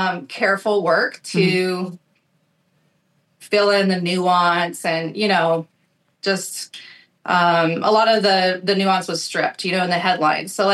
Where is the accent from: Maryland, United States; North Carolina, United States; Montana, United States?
Montana, United States; Troy; I was born in Troy, Montana on the side of a mountain. We grew up with less than enough resources.